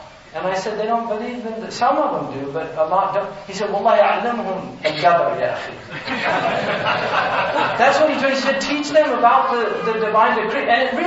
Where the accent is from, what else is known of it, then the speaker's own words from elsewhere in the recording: California, United States; I used to swim. I love swimming. I grew up in California. I used to go swimming, surfing, in the waves and everything.